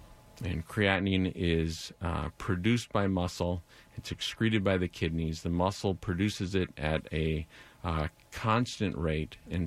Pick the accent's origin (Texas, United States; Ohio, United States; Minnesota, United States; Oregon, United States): Minnesota, United States; St. Anthony Village; So I was born and raised here in the Twin Cities. I grew up in St. Anthony Village and went to school at Amherst College in Massachusetts.